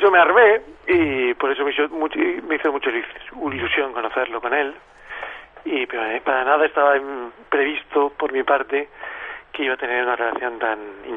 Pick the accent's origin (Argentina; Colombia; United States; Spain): Spain; Yo tengo que decir que como español común